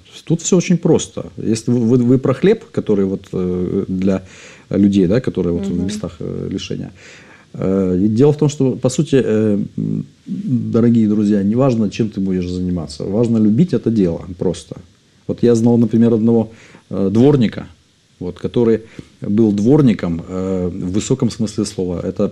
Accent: Tiraspol, Transnistria, Moldova; Потому что я родом сам из Тирасполя, это Приднестровье, это рядом с Одессой практически, 100 километров буквально

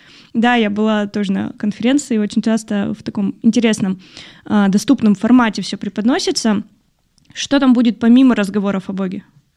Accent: Yekaterinburg, Sverdlovsk Oblast, Russia; по моему родному городу Екатеринбургу тоже скучаю.

